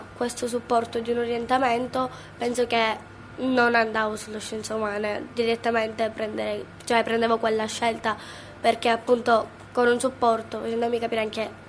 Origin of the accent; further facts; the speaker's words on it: Palermo, Sicily, Italy; born there; ho 14 anni, frequento l'Euroform e sono nata a Palermo.